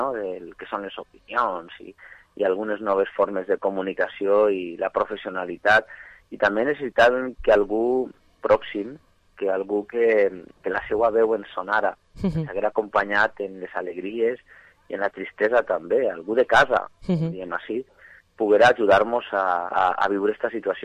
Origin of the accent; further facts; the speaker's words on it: Valencian Community, Spain; first language Valencian; Sent el valencià, la meva llengua, parlen les meues les expressions que nosaltres diem quan ens enfadem